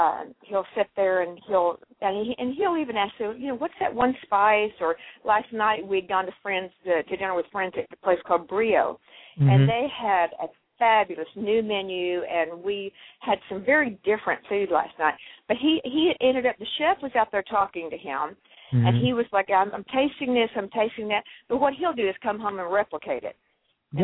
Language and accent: English; Kentucky, United States; I was raised in Kentucky, so I love country cooking.